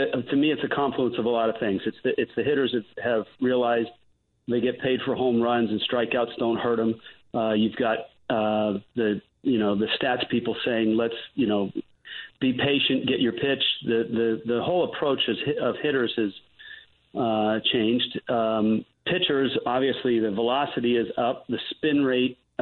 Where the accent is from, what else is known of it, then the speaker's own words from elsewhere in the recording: California, United States; I grew up in the game. I grew up in the Bay Area going to A's and Giants games, played the game in college.